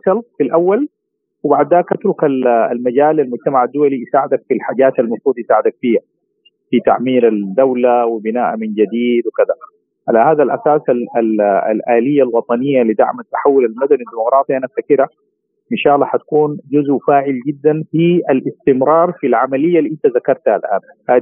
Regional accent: Sudan; نحن دارين نفرز بين الناس اللي فعلا عايزين يخدموا بلادنا ودارين يخدموا شعبنا

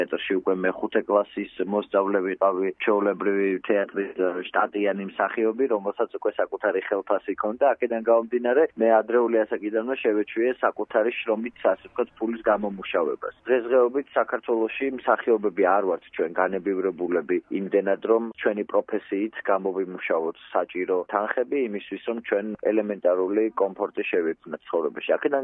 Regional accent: Zugdidi, Samegrelo-Zemo Svaneti, Georgia; now in Tbilisi, Georgia; ზუგდიდში დავიბადე, გავიზარდე, რა თქმა უნდა, ჩემი ბავშვობის ძალიან დიდი ნაწილი ზუგდიდში მაქვს გატარებული, მაგრამ ჩემი ბავშვობის ძალიან დიდი ნაწილი მე ასევე თბილისში მაქვს გატარებული

